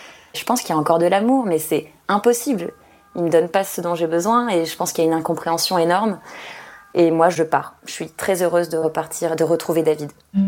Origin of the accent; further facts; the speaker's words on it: France; oui, je suis française.